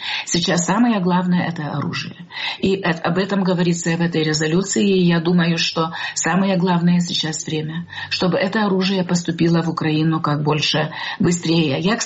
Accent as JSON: {"language": "Russian", "country": "Lithuania", "second_language": "Russian", "said": "Мы из Литвы, из других государств"}